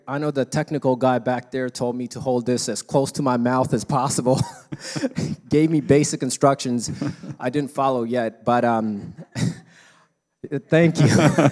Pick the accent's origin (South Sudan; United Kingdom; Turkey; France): South Sudan; now in Omaha, United States; So I'm originally from South Sudan, and my mother is Ethiopian, and we came to the United States after South Sudan's civil war, and we came here as refugees